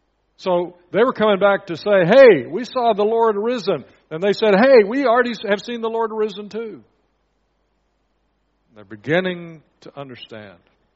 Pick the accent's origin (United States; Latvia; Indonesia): Indonesia; When I was a child growing up in Indonesia, I was very young. I was 5 or 6.